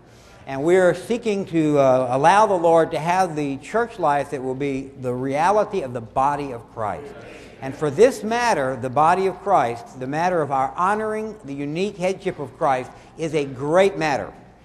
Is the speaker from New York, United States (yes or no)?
no; Louisiana, United States; I'm from South Louisiana, so I always say everything kind of funny.